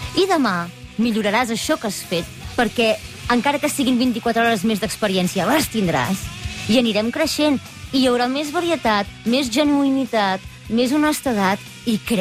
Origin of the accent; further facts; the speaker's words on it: Catalonia, Spain; com a cuinera i com a cuinera catalana